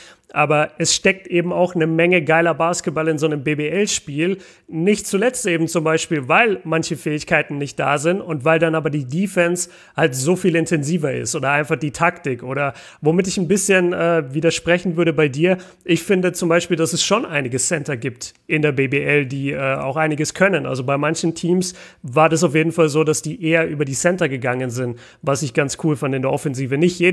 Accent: Nuremberg, Bavaria, Germany; als Nürnberger ist das halt ein Riesenthema, weil Bamberg gleich bei uns ist

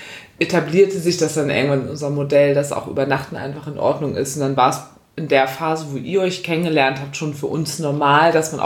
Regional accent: Hamburg, Germany; wir kommen ja aus Hamburg

